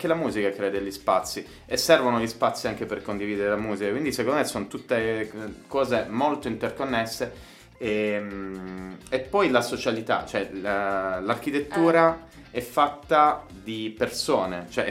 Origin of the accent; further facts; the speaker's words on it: Alberobello, Apulia, Italy; io sono pugliese, wow. Ed è importante.